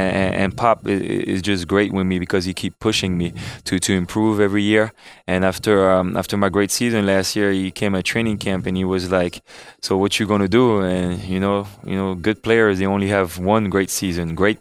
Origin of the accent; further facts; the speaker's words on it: France; now in United States; growing up in France and waking up at 3 in the morning and watching the NBA